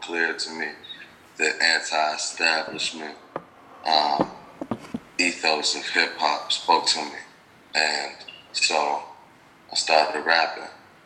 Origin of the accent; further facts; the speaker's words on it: Chicago, Illinois, United States; I'm from Southside Chicago, and I express myself through music primarily